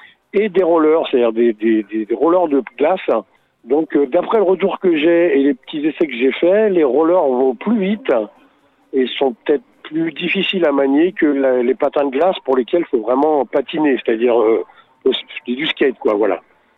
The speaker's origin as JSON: {"language": "French", "town": "Saint-Pierre-de-Chartreuse", "region": "Auvergne-Rhône-Alpes", "country": "France", "said": "je suis de Saint-Pierre Chartreuse."}